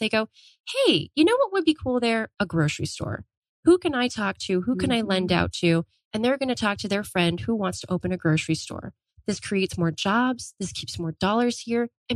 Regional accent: Chandler, Arizona, United States; also born or lived in Texas; So I actually, I'm almost 100% native Arizonan, because I grew up in the East Valley out here. I was actually in Chandler.

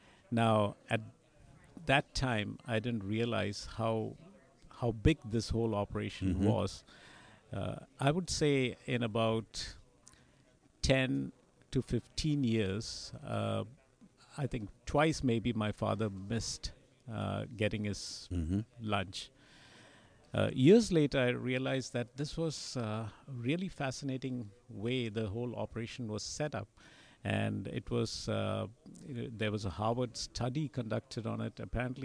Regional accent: Mumbai, Maharashtra, India; As a child, I grew up in Bombay

